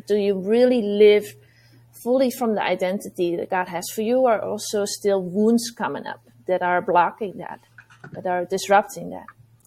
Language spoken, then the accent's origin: English; Netherlands; English is a second language; also born or lived in Utrecht; I am 37 years old. I am from the Netherlands. I currently moved like 3 months ago to the south. I lived in Utrecht for a few years. And now I live near Den Bosch. It's a small town where I live.